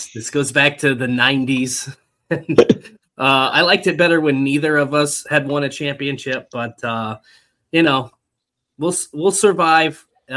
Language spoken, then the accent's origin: English; Indiana, United States; So I grew up in Indiana, so I'm obviously a big-time Pacers fan, Colts fan.